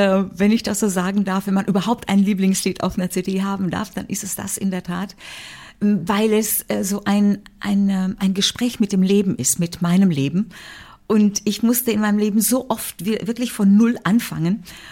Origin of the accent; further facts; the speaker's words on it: Sântana, Arad County, Romania; ich bin ja eine gebürtige Banater Schwäbin. Und da hat es in St. Anna, in dem Ort, in dem ich aufgewachsen bin, 3 Blaskapellen.